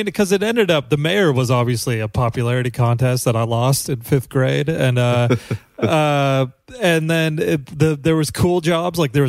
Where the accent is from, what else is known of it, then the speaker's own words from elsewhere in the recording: Kansas, United States; So there's a nostalgia group for the Johnson County where I grew up in Kansas.